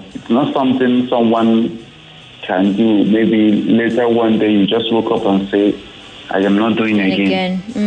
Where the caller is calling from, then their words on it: Ikorodu, Lagos, Nigeria; I'm calling from Ikorodu.